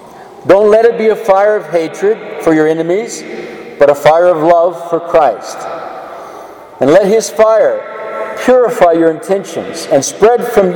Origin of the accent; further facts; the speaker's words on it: San Antonio, Texas, United States; moved away as an adult; It was 28 years ago tomorrow that I left my hometown of San Antonio, where I grew up and went to school and had worked for 31 years. I left there to move to Arlington to begin my studies for the priesthood.